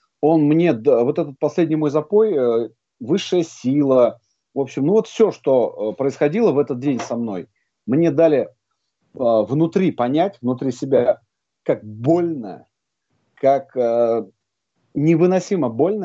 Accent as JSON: {"language": "Russian", "region": "Moscow", "country": "Russia", "said": "я алкоголик, алкоголик из Москвы. Вот, мне 45 лет, недавно исполнилось, 5 февраля."}